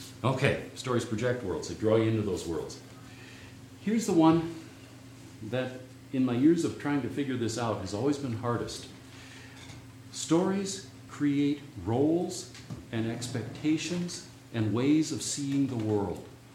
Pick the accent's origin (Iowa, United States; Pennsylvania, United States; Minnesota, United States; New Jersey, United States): Minnesota, United States; Lake Benton; So, when I was a kid in my hometown, which when I was a little kid I lived in Lake Benton, Minnesota, and we got 2.5 channels on the television